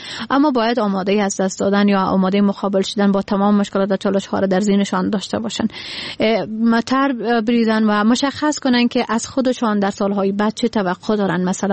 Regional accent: Badakhshan, Afghanistan; now in Kabul, Afghanistan; زمانی که ما از کابل آمدیم، از بدخشان آمدیم به طرف کابل

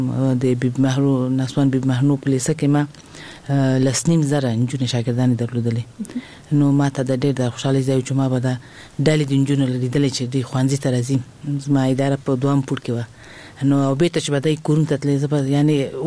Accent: Kabul, Afghanistan; born or raised there

